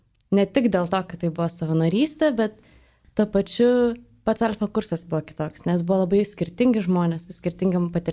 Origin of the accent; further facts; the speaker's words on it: Vilnius, Vilnius County, Lithuania; esu vilnietė visiška.